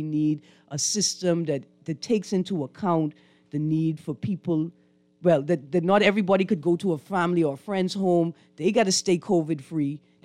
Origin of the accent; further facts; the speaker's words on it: United Kingdom; When the playoffs are over, you know I got to go back to being British, right?